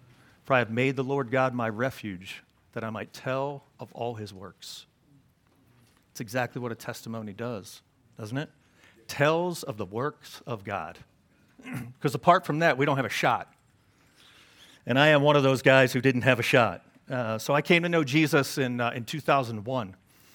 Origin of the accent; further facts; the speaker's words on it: Dallas, Texas, United States; Shout out to my Texas people. Thank you. Yes, I am. I am from Dallas.